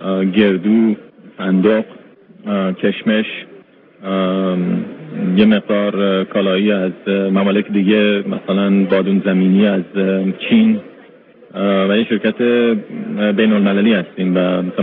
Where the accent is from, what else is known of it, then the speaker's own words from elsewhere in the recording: Iran; خود منم چون از ایران هستم و تو کار خوشگوار ایران بودیم